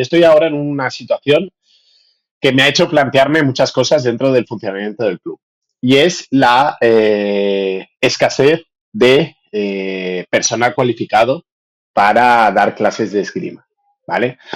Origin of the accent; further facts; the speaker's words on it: South Carolina, United States; accent: South Carolina; El mío es mi acento es de South Carolina.